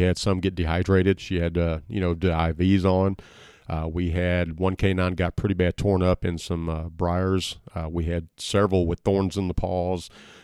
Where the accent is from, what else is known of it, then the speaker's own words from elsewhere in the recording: Arkansas, United States; I've grown up here, and I grew up in Southeast Arkansas.